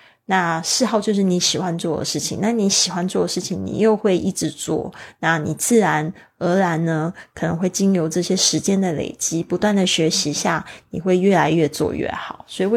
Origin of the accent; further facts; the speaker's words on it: Kaohsiung, Taiwan; 我回到了就是我的老家高雄